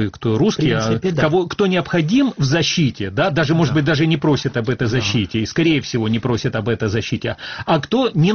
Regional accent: Crimea, Ukraine; Вот я, как крымчанин, я не помню ни поездов, которые отправлялись в Крым

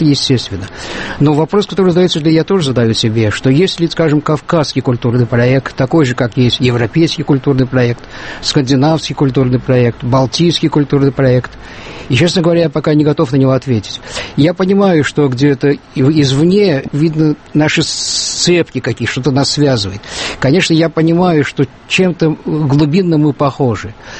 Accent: Armenia; мы, армяне, в меньшей степени входим в кавказский культурный проект, чем даже грузины.

